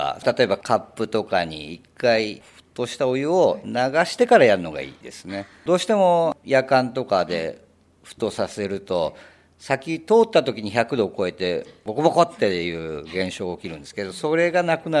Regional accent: Tokyo, Japan; 都内で。

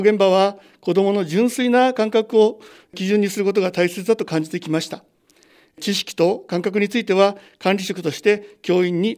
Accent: Fujisawa, Kanagawa, Japan; 私は藤沢生まれ、藤沢育ちです。藤沢市辻堂に生まれて、高砂小学校、高浜中学校を卒業しました。高浜中学校については第1期の卒業生です。高校は横浜、大学は東京へ通いましたが

